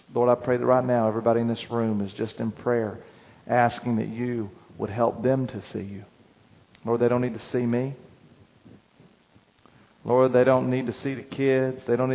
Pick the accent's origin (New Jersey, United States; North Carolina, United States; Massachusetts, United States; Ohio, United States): North Carolina, United States; also born or lived in Tennessee; I grew up in North Carolina and we have some beautiful bumps that we call mountains, called the Smokies, right? You know, I actually was born in Tennessee.